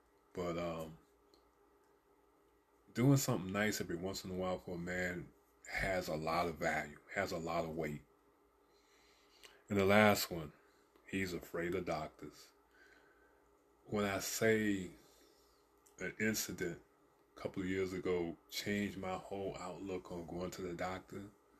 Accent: Savannah, Georgia, United States; a homeboy, you know, reached out to me, someone I grew up back, who I grew up with back in Savannah.

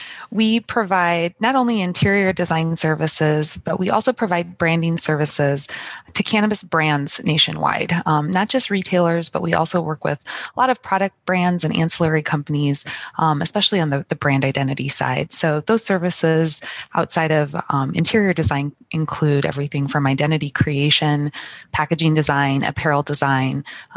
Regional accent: Midwest, United States; I was living in Southern California. I'm a transplant from the Midwest originally

